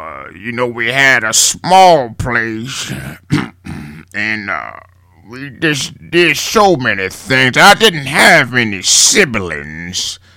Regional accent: Aiken, South Carolina, United States; Yeah, I grew up in Aiken, South Carolina. About fucking 60 miles away from Columbia.

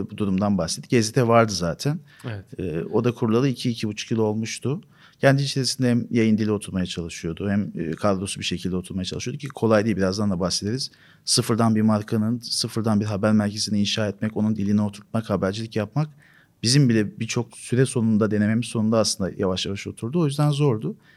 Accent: Istanbul, Turkey; born there; 1991 İstanbul doğumluyum.

